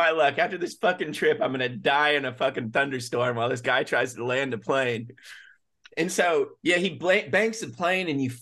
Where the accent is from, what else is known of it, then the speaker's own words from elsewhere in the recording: Nashville, Tennessee, United States; I didn't know. I'm from Nashville